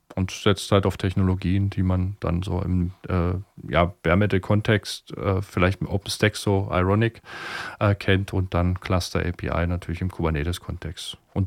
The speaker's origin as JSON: {"language": "German", "region": "eastern Germany", "country": "Germany", "said": "Ich komme aus dem Osten, da ist es auch"}